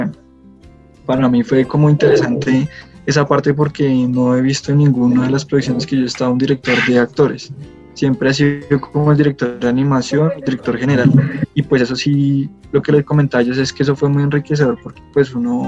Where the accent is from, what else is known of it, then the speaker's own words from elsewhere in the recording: Mexico; yo soy una mexicana.